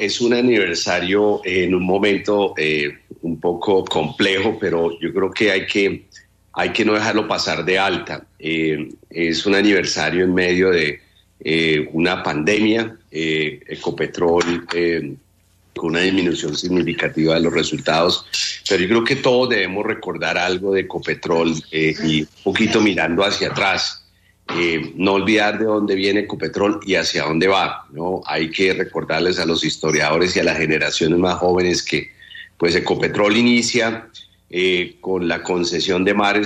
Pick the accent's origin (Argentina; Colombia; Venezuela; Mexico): Colombia; nosotros como colombianos